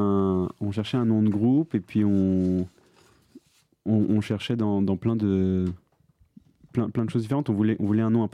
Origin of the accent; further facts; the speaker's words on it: Île-de-France, France; Alors, globalement, de région parisienne.